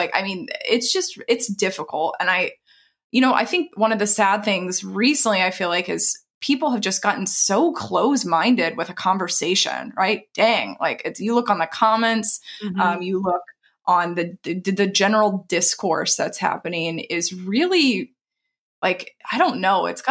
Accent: the South, United States; I grew up in the South. I grew up in an area that is not necessarily aligned with my views today.

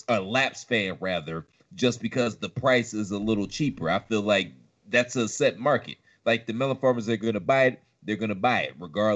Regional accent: Virginia, United States; also born or lived in Ohio; Well, I grew up in Virginia. I was born in Ohio.

